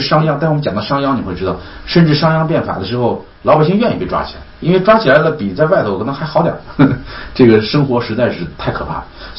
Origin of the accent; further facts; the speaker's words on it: Shaanxi, China; 我虽然是秦国人，我们陕西人